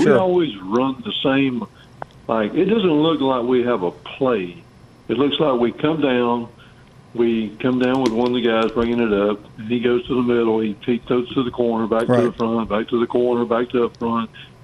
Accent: Alabama, United States; I'm from Alabama, and love basketball.

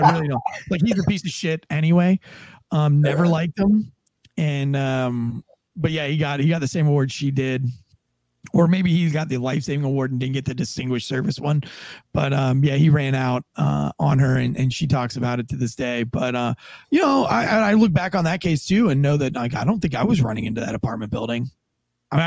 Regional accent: Florida, United States; I don't like being cold. I'm from Florida.

